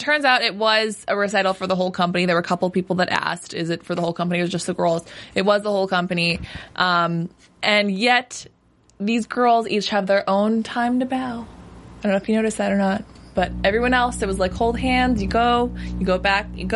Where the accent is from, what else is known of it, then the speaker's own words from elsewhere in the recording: Minnesota, United States; I'm from Minnesota.